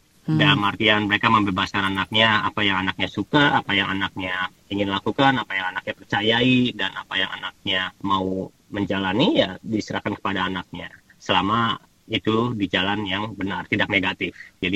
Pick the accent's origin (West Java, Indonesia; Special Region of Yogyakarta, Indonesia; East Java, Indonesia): West Java, Indonesia; Cirebon; Saya aslinya orang Cirebon.